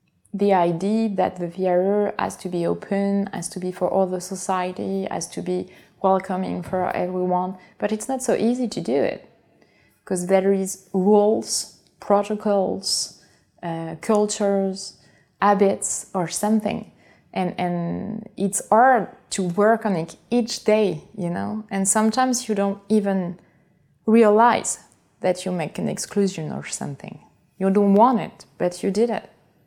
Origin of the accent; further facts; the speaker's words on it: France; I come from France and I'm a director and an artist one.